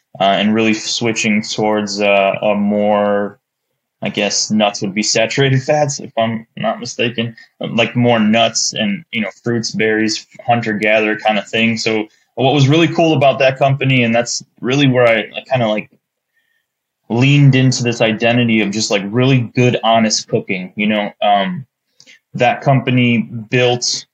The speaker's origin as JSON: {"language": "English", "town": "Chicago", "region": "Illinois", "country": "United States", "tie": "born or raised there", "lives_now": "Detroit, United States", "said": "I'm from Chicago originally. I currently live in the greater Detroit area now. But I'm from Chicago, born and raised."}